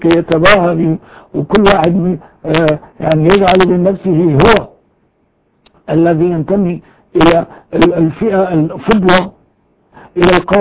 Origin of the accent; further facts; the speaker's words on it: Syria; أنا من سوريا، أنا من هذا البلد، وأنا إلى آخره، لا يغض